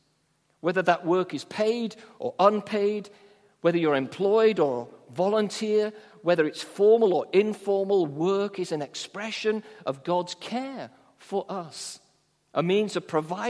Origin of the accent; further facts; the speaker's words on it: St Helens, North West England, United Kingdom; my hometown of St. Helens up in Lancashire.